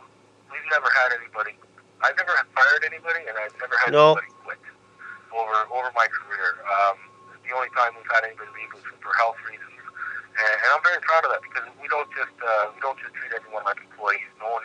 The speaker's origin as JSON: {"language": "English", "town": "Toronto", "region": "Ontario", "country": "Canada", "tie": "born or raised there", "lives_now": "Orangeville, Canada", "said": "I grew up in Toronto and I was in the hustle and bustle of Toronto."}